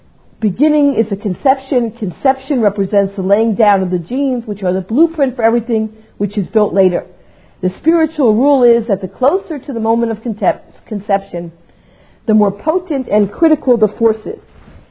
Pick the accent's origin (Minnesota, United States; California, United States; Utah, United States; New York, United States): New York, United States; Riverdale; Growing up in Riverdale, I know this particular person, so it brought the story a little bit closer home.